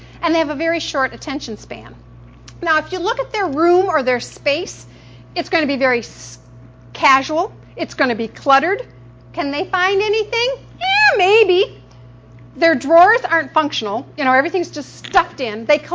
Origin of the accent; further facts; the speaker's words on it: Glendale, United States; and I'm from Glendale, so I traveled a long way and got lost on the way here